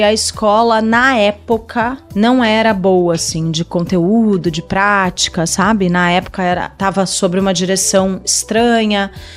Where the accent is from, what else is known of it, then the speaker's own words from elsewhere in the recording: Mogi das Cruzes, São Paulo, Brazil; fica em Mogi das Cruzes, essa escola ainda existe, inclusive tem uma trajetória aí bem bonita até hoje.